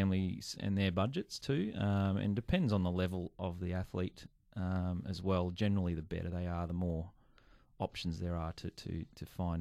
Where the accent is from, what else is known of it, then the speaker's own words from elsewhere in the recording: Australia; We're English speaking. We're from a culture that understands, I think, America reasonably well.